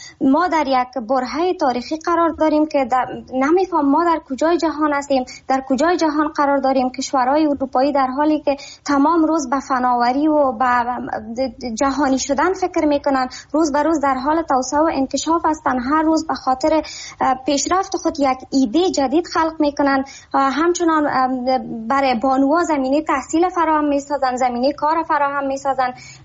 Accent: Afghanistan; ما من حیث یک بانوی افغانستان که در کشور خودم بزرگ شدم، درس خواندم و یا همونجا سالها تحصیل کردم، کار کردم.

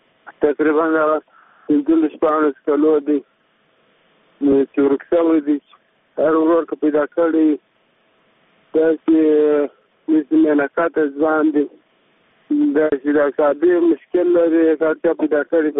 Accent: Kandahar, Afghanistan; د کندهار ولایت

